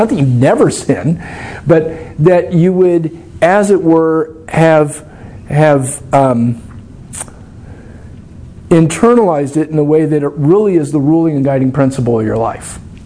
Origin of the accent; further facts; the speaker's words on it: New York City, New York, United States; when I was growing up in New York City, I grew up in a tenement, and there were all these Catholic, all these Irish guys who were, you know, church-going Catholics